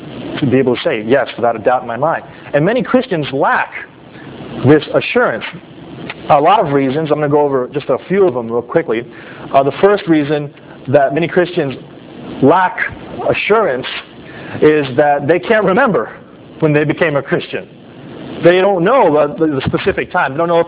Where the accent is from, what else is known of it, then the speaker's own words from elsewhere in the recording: Los Angeles, California, United States; I grew up in Los Angeles, and not the best part of town, and we had a saying that when I was a kid growing up